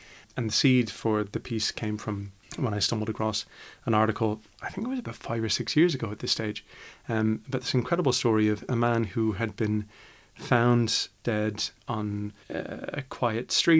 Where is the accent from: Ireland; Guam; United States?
Ireland; Dublin, Leinster; You might have heard from my accent. I'm not from these parts. I come originally from Dublin and did an original training in Trinity College, Dublin, which would have been quite a classical actor's training.